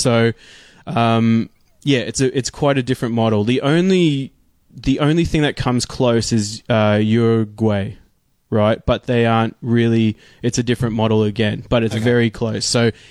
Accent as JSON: {"language": "English", "country": "Canada", "said": "for people that don't know, I'm Canadian."}